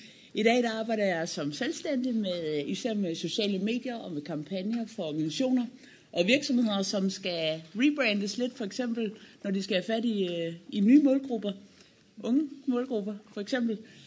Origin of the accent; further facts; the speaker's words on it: Region of Southern Denmark, Denmark; og jeg er vokset op på Vestfyn, lige mellem motorvejen og landevejen.